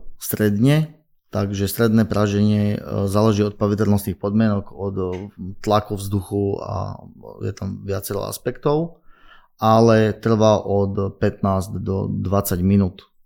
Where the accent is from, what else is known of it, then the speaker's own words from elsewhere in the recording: Záhorie, Slovakia; A keďže som zo Záhoria